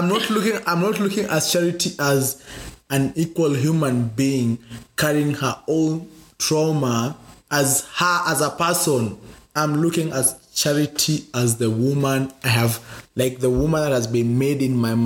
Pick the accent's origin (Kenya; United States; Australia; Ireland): Kenya; English is a second language; I come from the Kikuyu community and my family my family was very instrumental in the struggle for independence in Kenya.